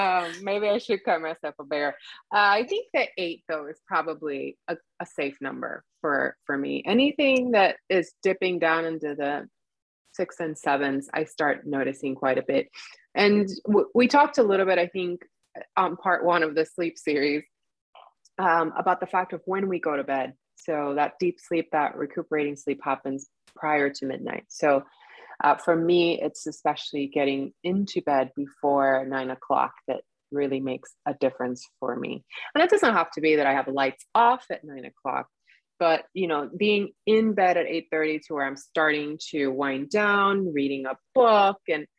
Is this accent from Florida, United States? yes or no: yes; Florida, United States; I'm from Florida, so I'm just going to say I'm a gator when I don't get enough sleep.